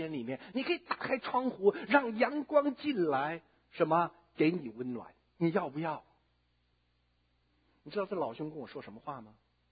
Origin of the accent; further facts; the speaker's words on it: China; 什么样的帕子盖在我们中国人的眼睛上，让我们不能够接受耶稣基督为我们个人的救主？就是我们中国人信主有哪些障碍